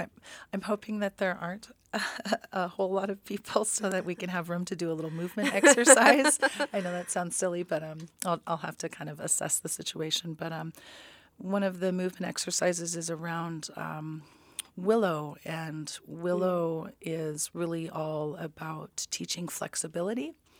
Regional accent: Ketchikan, Alaska, United States; I'm Simshian from the Eagle Clan. I'm originally from Ketchikan.

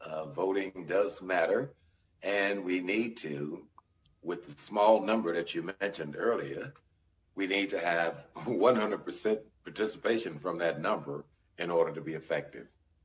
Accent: Monroe, Louisiana, United States; I grew up in the South, as Ed did, Monroe, Louisiana, and I was kind of an odd duck

